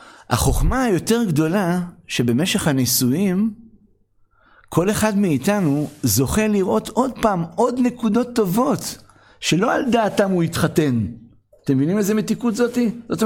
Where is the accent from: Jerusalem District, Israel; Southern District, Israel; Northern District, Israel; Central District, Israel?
Central District, Israel; Ra'anana; אני בא מרעננה, אלופת הארץ, אליפות מפוקפקת, ששם כל זוג שני